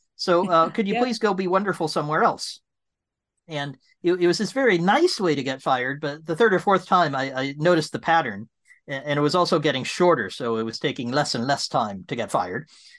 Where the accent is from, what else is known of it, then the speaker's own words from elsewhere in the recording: England, United Kingdom; So I'm sitting here in England. I'm English, although I don't sound like it. I talk a little funny. And I'm sitting in my 600-year-old house near the Channel Tunnel.